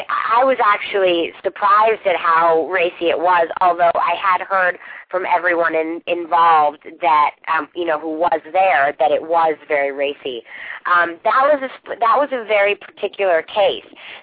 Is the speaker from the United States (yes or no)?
yes; the North, United States; because I'm from the North, so I'm not from the South, so I think that the more Southern the phrases are, the more I love them.